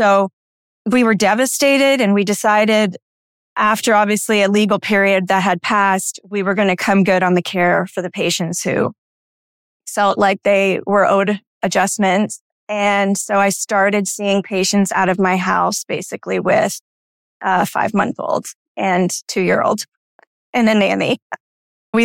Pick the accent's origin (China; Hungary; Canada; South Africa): Canada; now in Flower Mound, United States; I'm from Canada, so I was like completely different time zone than my family.